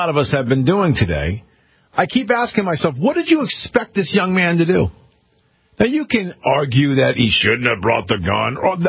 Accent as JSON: {"language": "English", "country": "United States", "said": "As an American, as a proud American citizen, I'm embarrassed for this country"}